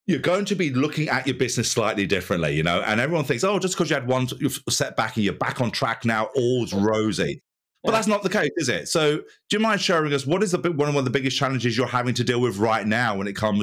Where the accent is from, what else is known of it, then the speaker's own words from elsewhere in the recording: United Kingdom; Being a Brit, I see the royals do that all the time, right?